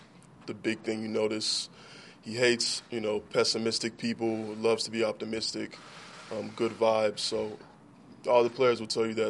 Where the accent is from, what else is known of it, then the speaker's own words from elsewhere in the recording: Bowling Green, Kentucky, United States; also born or lived in Bolingbrook, Illinois; Yeah, so I was born in Cook County Hospital, 95, and then I moved to Bolingbrook, the suburbs, lived there till I was 8, and then I moved to Bowling Green, Kentucky, so.